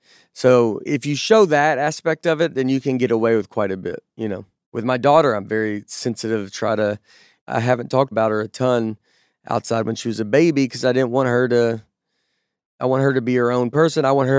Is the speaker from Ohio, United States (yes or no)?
no; Nashville, Tennessee, United States; And so we grew up in Nashville